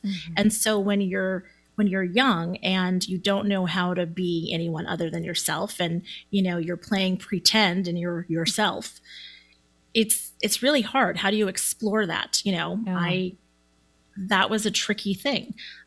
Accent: East Coast, United States; And, you know, I grew up on the East Coast and, you know, I feel like it seems like there's a lot more, you know, traditional ties that happen on the East Coast.

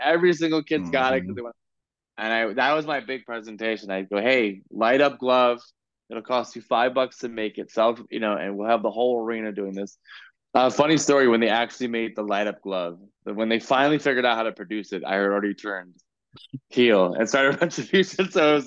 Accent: United States; growing up in America … wasn't warmly received.

